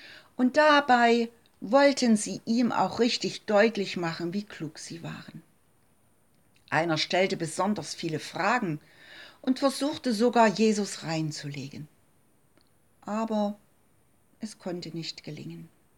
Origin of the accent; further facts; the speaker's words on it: Leipzig, Saxony, Germany; sie ist gar nicht weit von meiner Heimatstadt Leipzig entfernt